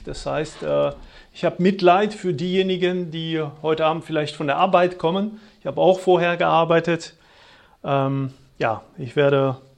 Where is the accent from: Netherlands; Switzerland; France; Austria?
France; German is a second language; now in Germany; Wie mein Name es erkennen lässt, ich komme aus Frankreich ursprünglich, lebe in Deutschland seit jetzt ein paar Jahrzehnten. Also ich denke, dass ich die Sprache relativ gut beherrsche